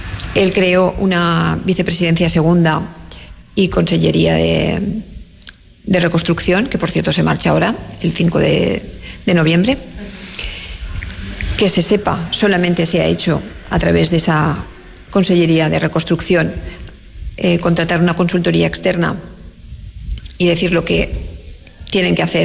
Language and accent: Spanish; Valencian Community, Spain; Aquí tenemos poblaciones que están brutalmente edificadas, como es mi pueblo, como son los pueblos de alrededor, Albal, Massanas, Benetús, el Alfafar.